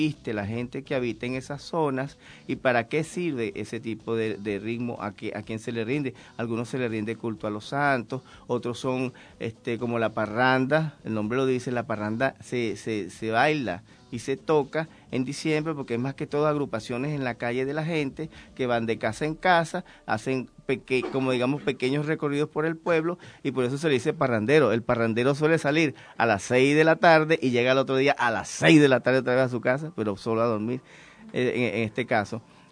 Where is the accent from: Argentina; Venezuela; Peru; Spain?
Venezuela; esa variedad de elementos que traemos para formar y para identificarnos como venezolanos, están compuestos en este caso por música, que es música venezolana